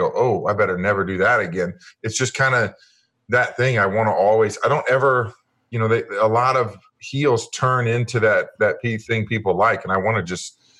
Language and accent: English; Kansas City, Missouri, United States; Yeah, I mean, well, I grew up in Kansas City, and my dad was a huge fan.